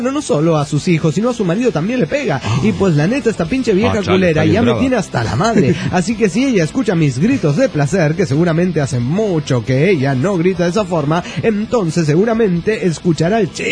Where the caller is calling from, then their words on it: Burzaco, Buenos Aires Province, Argentina; Soy de Buenos Aires, Argentina